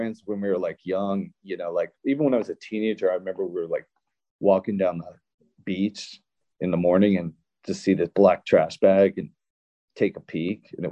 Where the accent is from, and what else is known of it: California, United States